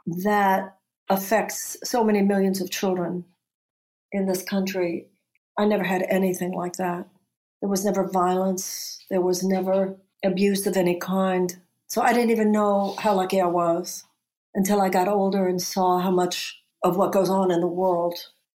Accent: Houston, Texas, United States; But I grew up in Houston.

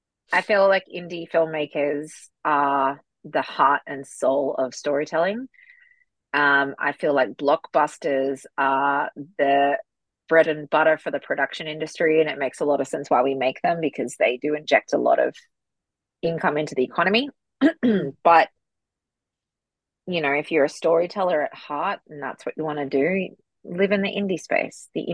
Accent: Melbourne, Victoria, Australia; now in Los Angeles, United States; or when I was born growing up in Melbourne, like that was like my early childhood.

